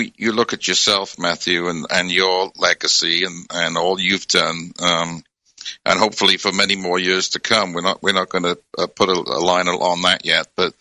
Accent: Wales, United Kingdom; moved away as an adult; I grew up in Wales. Yeah, spent first 20 years of my life in Wales.

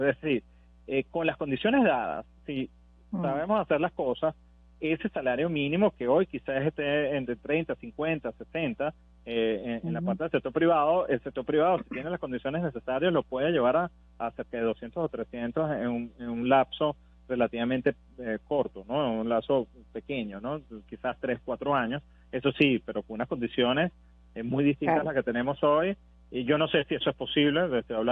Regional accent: Venezuela; pero como venezolanos lo tenemos que pensar

